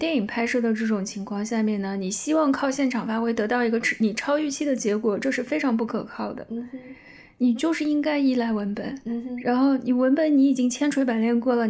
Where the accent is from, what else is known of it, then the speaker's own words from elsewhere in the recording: Northwest China, China; accent: Northwestern; 因为我毕竟小时候也在西北长大的嘛，带点西北口音